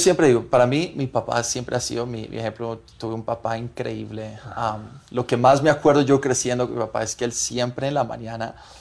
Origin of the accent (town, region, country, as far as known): Colombia; born or raised there; Spanish is a second language; also born or lived in Des Moines, Iowa, United States